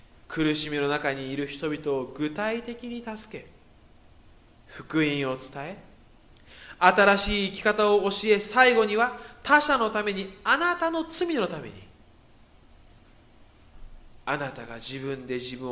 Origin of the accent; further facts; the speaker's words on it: Kobe, Hyogo, Japan; moved away as an adult; now in Tokyo, Japan; 私は関西の神戸の出身なんですけれども、東京に来た時には